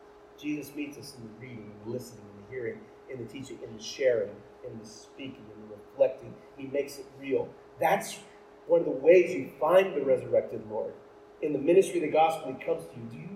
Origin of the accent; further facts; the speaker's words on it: Texas, United States; And where I grew up in Texas, that's y'all.